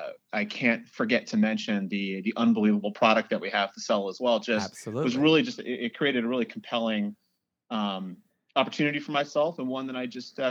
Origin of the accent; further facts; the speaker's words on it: Massachusetts, United States; Mine started out as a growing up in Massachusetts and in the suburbs of Boston.